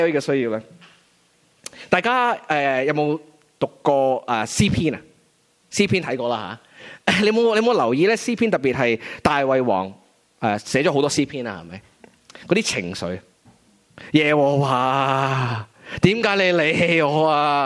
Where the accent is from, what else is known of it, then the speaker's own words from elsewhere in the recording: Hong Kong; 但系我觉得作为我哋香港人咧